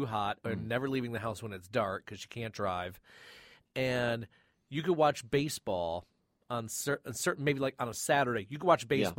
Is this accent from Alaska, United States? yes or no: no; Flint, Michigan, United States; So for me, growing up in Flint, the Detroit territory was kind of stagnant thanks to the Sheik